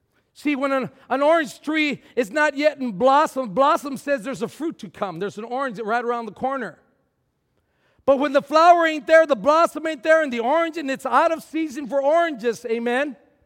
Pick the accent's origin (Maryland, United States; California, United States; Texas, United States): Texas, United States; I would go because I was Hispanic. I was from Texas.